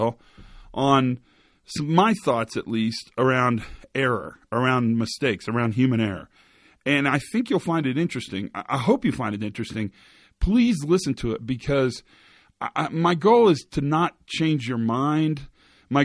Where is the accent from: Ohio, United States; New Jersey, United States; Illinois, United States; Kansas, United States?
Kansas, United States; And I know I'm from Western Kansas. I grew up in Kansas, which was a great place to grow up. I got no complaints.